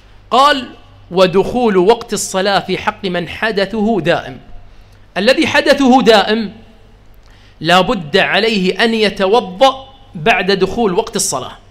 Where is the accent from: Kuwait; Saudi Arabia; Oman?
Kuwait; كثير من كبار السن عندنا في الكويت مثلا هذه العقدة موجودة قديما عندهم